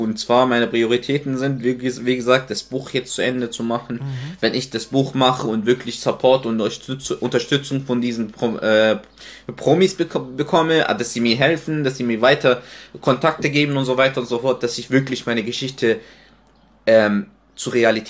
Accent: Syria; German is a second language; now in Germany; also ich war in Syrien, meine Kindheit wurde zerstört sozusagen. Meine Erinnerungen an Syrien sind jetzt gute

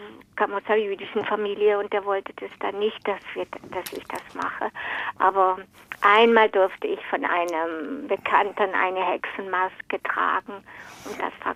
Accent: Baden-Württemberg, Germany; also born or lived in Vienna; Also wir kommen eigentlich aus Wien und ich bin aber im Oberschwäbischen aufgewachsen.

